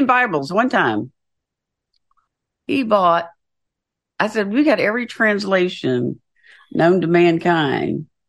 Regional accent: Georgia, United States; and I had just moved to Washington State, which Washington State tends to be a fairly liberal state. And I was from Georgia.

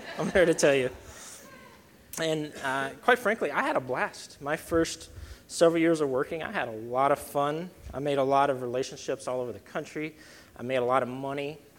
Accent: Texas, United States; There's a lot of great things about being a Texan

